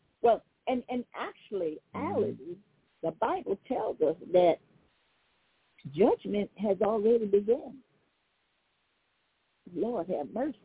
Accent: Homer, United States; I said, oh, praise God, I'm from Homer.

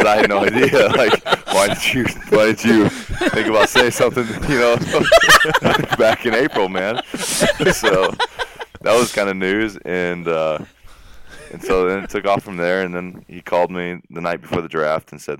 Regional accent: Ohio, United States; You know, we're from Ohio.

